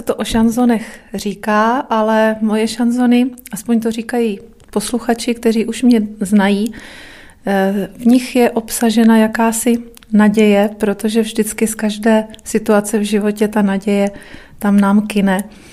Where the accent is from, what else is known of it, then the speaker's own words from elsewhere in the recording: Brno, South Moravian Region, Czechia; Ano, narodila jsem se v Brně, žiji v Brně, jsem Brňák srdcem i duší.